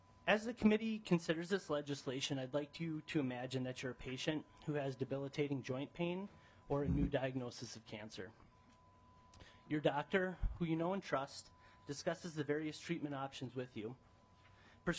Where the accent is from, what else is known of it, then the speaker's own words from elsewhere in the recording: Little Falls, Minnesota, United States; now in Duluth, United States; I'm a pharmacist at Essentia Health. I live from Duluth, Minnesota, and I was born and raised in Little Falls.